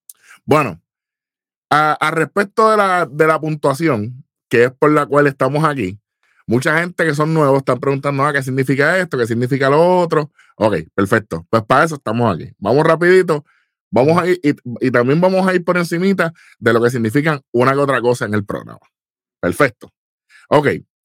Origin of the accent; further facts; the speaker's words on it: Puerto Rico; todos nosotros somos puertorriqueños.